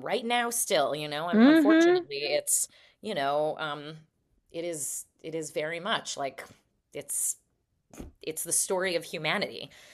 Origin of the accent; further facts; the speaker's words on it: United States; right-wing nationalistic terrorism in this country is not how I think of myself as an American.